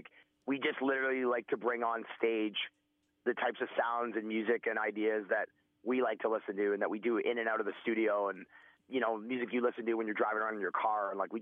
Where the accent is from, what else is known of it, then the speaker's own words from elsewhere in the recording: Toronto, Ontario, Canada; I'm like, not exactly. We're from Toronto.